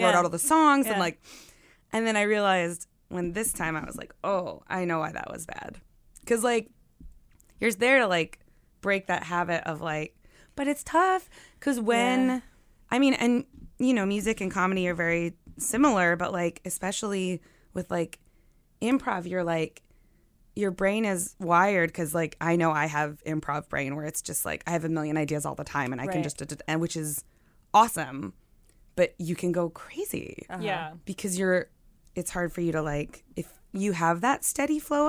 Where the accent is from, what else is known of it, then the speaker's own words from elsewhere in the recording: the South, United States; also born or lived in Los Angeles; I'm from the South originally, but when I was out